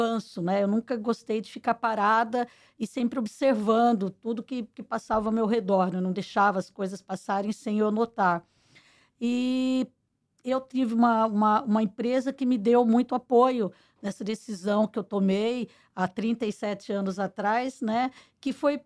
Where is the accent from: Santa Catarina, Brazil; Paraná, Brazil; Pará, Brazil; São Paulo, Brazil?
São Paulo, Brazil; Pirajuí; moved away as an adult; now in Campinas, Brazil; eu vim do interior, né? De uma cidade pequena, que era Pirajuí, onde eu nasci. E com 18 anos fui morar em Campinas